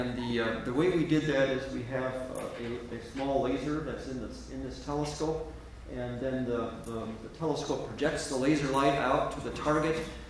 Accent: Los Alamos, New Mexico, United States; there was a huge wildfire in my hometown, Los Alamos.

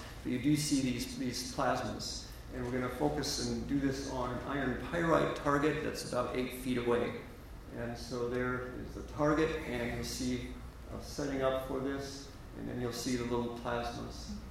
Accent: Los Alamos, New Mexico, United States; there was a huge wildfire in my hometown, Los Alamos.

